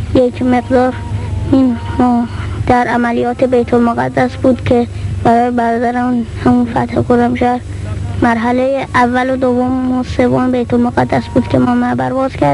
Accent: Isfahan, Iran; اعزامی از اصفهان هستم که 14 سالمه

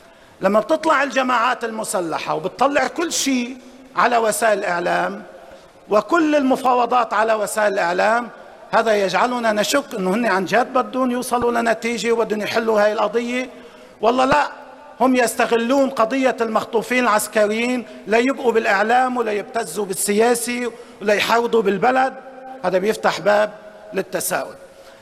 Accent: Lebanon; نحن كفريق لبناني

